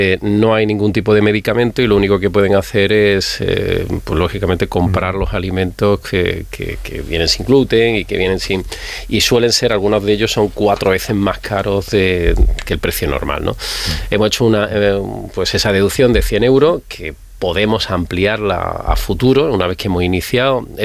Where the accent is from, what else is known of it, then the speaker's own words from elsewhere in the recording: Barcelona, Catalonia, Spain; born there; casi un millón de catalanes de origen andaluz, entre ellos yo nací en Barcelona, mi padre trabajó allí durante muchos años